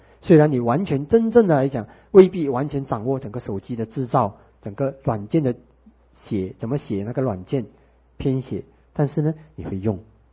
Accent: Malaysia; 我们马来西亚人常常开玩笑说的，我吃盐比你吃米多

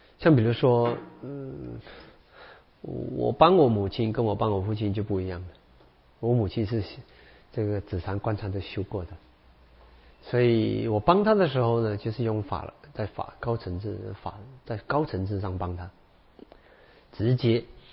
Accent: Malacca, Malaysia; 我请了一个缅甸禅师到马六甲，到我们的家乡

